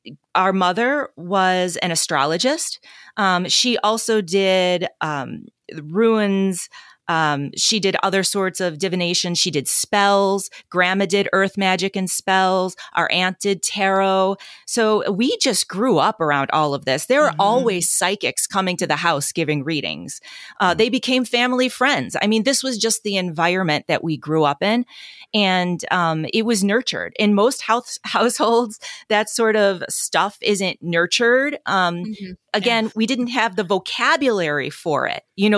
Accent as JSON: {"language": "English", "town": "Chicago", "region": "Illinois", "country": "United States", "tie": "born or raised there", "said": "So I'm from the Chicagoland area. Jill and I both grew up in Chicagoland."}